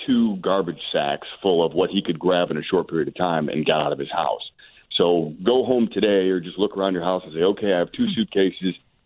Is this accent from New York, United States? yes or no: no; Illinois, United States; I grew up in Kankakee County, actually. So I had been been living in Southern Illinois for about 10 years and went to college there.